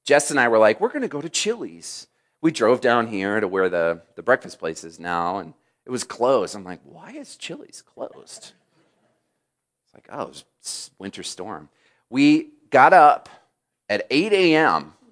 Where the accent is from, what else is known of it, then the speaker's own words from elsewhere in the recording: Michigan, United States; You know, I grew up in Michigan, and if you've heard, Michigan has had winter storms.